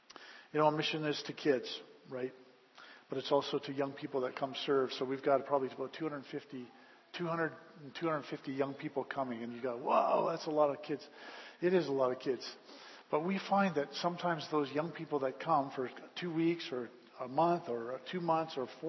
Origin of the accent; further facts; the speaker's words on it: Calgary, Alberta, Canada; You know, I grew up in Calgary, and I mean, you can't see the stars in Calgary because you got all the lights there, right?